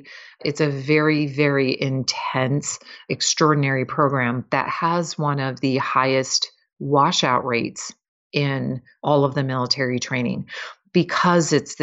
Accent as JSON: {"language": "English", "region": "Wisconsin", "country": "United States", "tie": "born or raised there", "said": "I grew up in Wisconsin."}